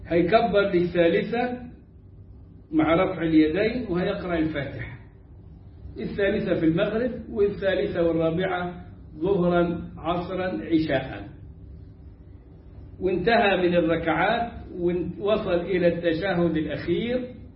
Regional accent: Egypt

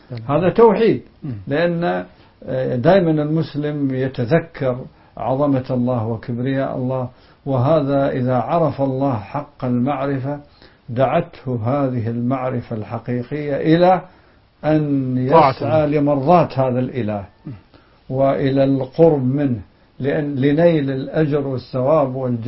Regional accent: Kuwait; يعني مثلا عندنا في الكويت يعني متعودين الناس على ربع ساعة ثلث ساعة

